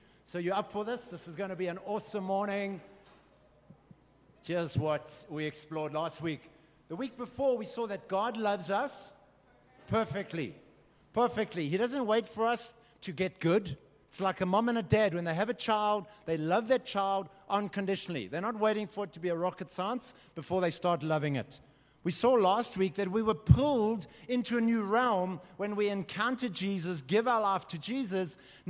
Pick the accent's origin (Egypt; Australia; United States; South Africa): South Africa; Johannesburg, Gauteng; We're here with a spaceship hovering over Joburg. We're not from Joburg. Yes, in the natural we are, but we're from heaven.